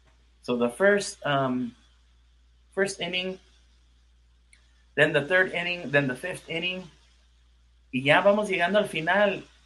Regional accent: Los Angeles, California, United States; I say our team because I'm from California and from

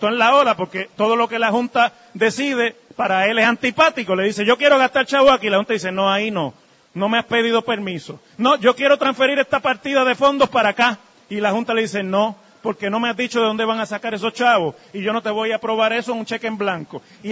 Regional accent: Mayagüez, Puerto Rico; allá en el barrio de donde yo soy en Mayagüez?

